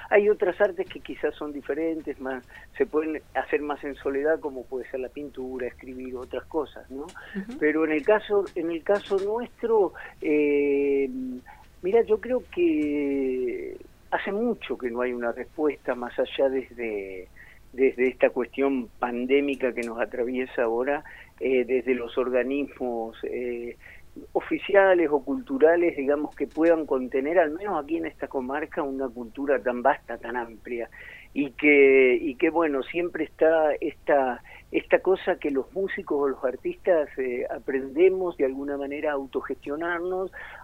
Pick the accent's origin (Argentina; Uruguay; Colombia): Argentina; El Bolsón, Río Negro; 12 integrantes son de Puelo y 3 somos de Bolsón